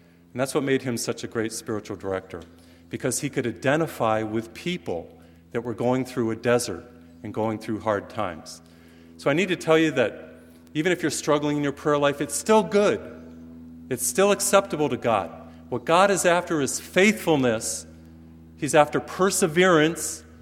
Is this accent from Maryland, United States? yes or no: no; Massachusetts, United States; now in Houston, United States; I was flying to back to Houston from Massachusetts, my home state.